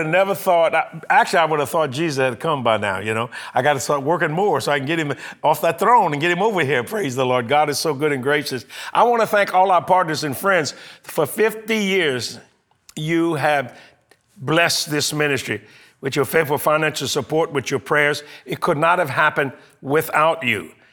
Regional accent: New Orleans, Louisiana, United States; I was born in Algiers, West Bank of New Orleans.

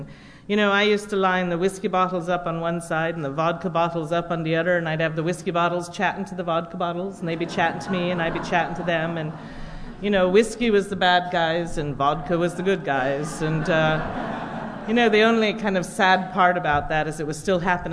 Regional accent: London, United Kingdom; I was born in London, and many of you know I grew up in a pub.

